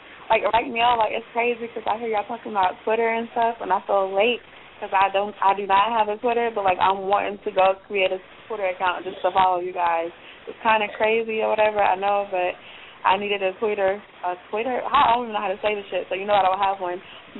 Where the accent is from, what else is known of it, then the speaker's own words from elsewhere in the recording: Raleigh, North Carolina, United States; or whatever, so you should be, like, and I'm from Raleigh, North Carolina, so when you see that friend request, all right